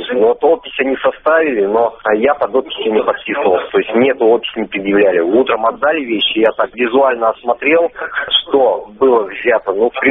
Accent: Mari El, Russia; У себя в республике я из Мариэл.

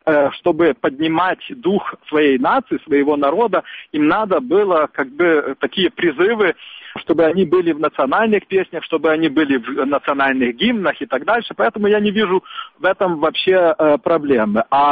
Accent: Polesia, Ukraine; also born or lived in Lviv; now in Kyiv, Ukraine; Я не со Львова, а я из Западной Украины, из Полесья, приехал сюда учиться во Львове, здесь остался, а уже со Львова переехал в Киев и там работал в Верховном Совете.

